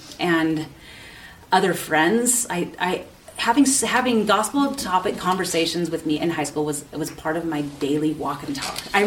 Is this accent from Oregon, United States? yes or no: yes; Oregon, United States; In my little area. I'm from Oregon. In my little area, we had a Catholic church here, and we had a Presbyterian church here, and we had the Mennonites.